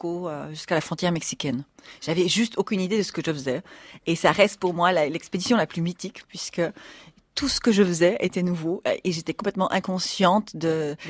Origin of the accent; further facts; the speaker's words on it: Jura, Switzerland; J'ai grandi au Jura suisse, en fait, dans le nord de la Suisse. Et on n'avait pas beaucoup d'argent dans la famille.